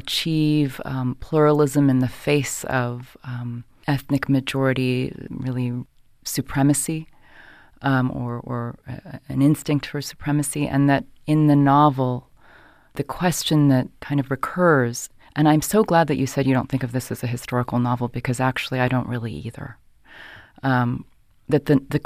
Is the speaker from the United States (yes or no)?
yes; United States; born there; You know, my father was American, and I was born in the United States